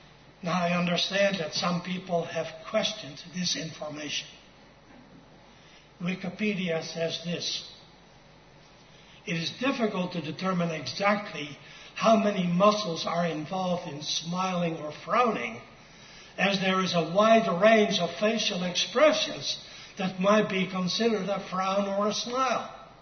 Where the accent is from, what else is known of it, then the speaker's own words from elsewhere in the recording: Netherlands; English is a second language; As a boy growing up in the Netherlands, my parents took my sister and me, regularly, by the way, to a place called Soestdijk.